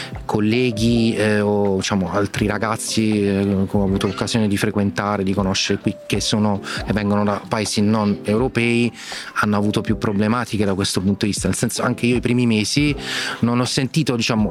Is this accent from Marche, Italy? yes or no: no; Apulia, Italy; now in Ljubljana, Slovenia; la scelta era se trasferirci insieme nella mia regione d'origine, io sono pugliese, oppure venire qui in Slovenia.